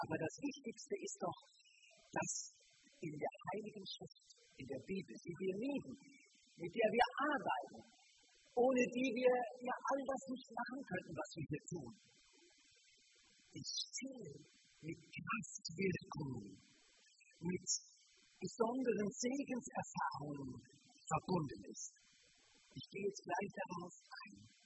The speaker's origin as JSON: {"language": "German", "region": "Hesse", "country": "Germany", "said": "Ich weiß, in meiner Heimat, aus meiner oberhessischen Heimat"}